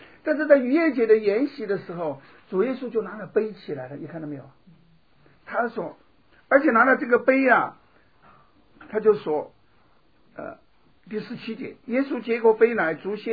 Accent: China; 因为我们中国人吃饭嘛。

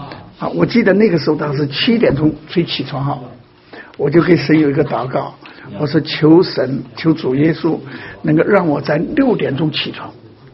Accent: Sichuan, China; 而且我是四川人

